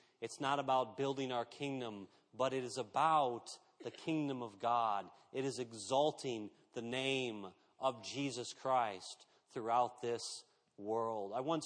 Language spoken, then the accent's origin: English; United States; Of course, you know, I'm an American. I have everything, right?